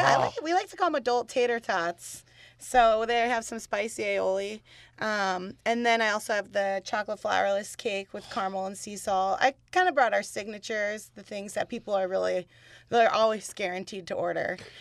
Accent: California, United States; I'm from California.

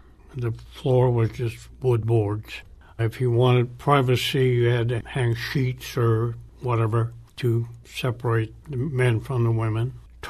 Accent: Fresno, California, United States; born there; I was born in Fresno, California, which is a good place to be from. My parents had a grocery store there

